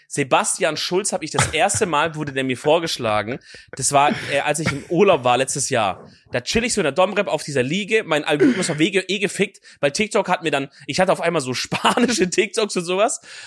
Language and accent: German; Schonungen, Bavaria, Germany; ich komme aus Schonungen bei Schweinfurt.